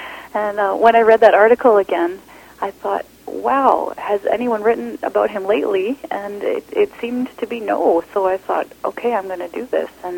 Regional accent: Canada; I mean, I'm Canadian, female, vegetarian, peaceable.

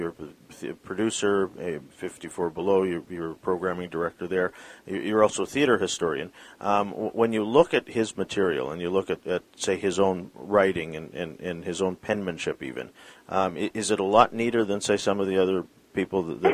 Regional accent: Canada; I say that as a Canadian.

